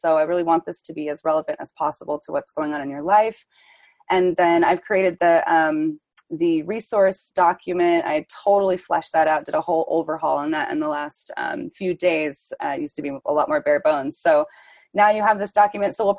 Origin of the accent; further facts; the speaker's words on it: Sandpoint, Idaho, United States; And I'm currently in Sandpoint, Idaho, my hometown.